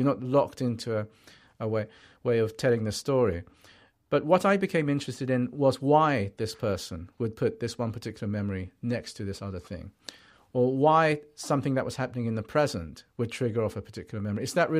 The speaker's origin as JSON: {"language": "English", "region": "England", "country": "United Kingdom", "tie": "born or raised there", "also_born_or_lived": "Japan", "said": "I should explain that I grew up in England from the age of five, which is when I came from Japan, being brought up by Japanese parents in full expectation that we would return to Japan the following year."}